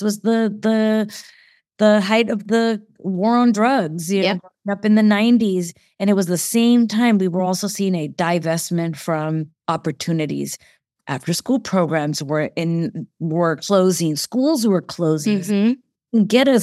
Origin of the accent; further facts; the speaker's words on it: San Francisco, California, United States; I'm born and raised in the Mission District in San Francisco